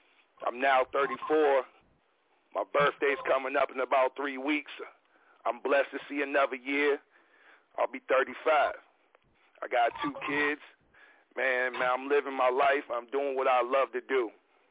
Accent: Silver Spring, Maryland, United States; also born or lived in Washington, D.C.; I was born in Washington, D.C., Southside, growing up hometown Silver Spring, Maryland.

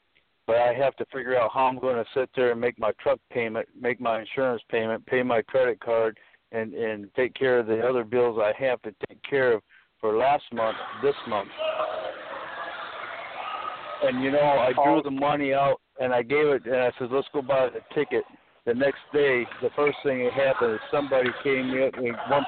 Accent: United States; Of course, I'm an American, and there was some other people that were with us.

